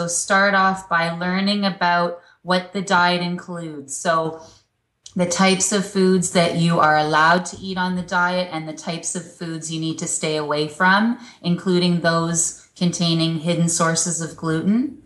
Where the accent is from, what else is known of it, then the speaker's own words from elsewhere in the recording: Toronto, Ontario, Canada; There was only one food manufacturer in Canada. I grew up in Toronto.